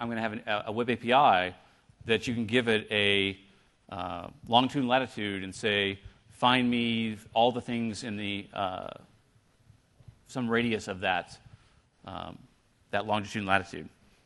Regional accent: United States; And because I'm an American, I did some math here to convert the meters to miles.

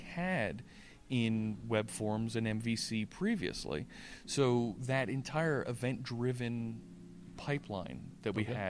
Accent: Pennsylvania, United States; I'm so happy to have a tech conference, a big tech conference like this in my home state.

